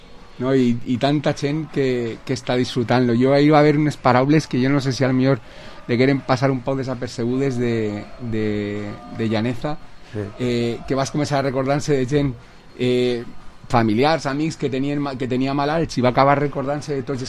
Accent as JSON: {"language": "Catalan", "town": "Villarreal", "region": "Valencian Community", "country": "Spain", "tie": "born or raised there", "said": "el nom de Villarreal, dic ahí estem nosaltres, mos estan escrivint el nom, dic, és el meu poble"}